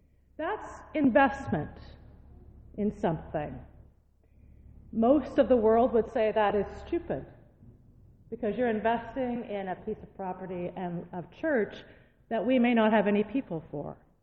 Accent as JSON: {"language": "English", "town": "Shawville", "region": "Quebec", "country": "Canada", "tie": "born or raised there", "said": "I went back to my hometown of Shawville"}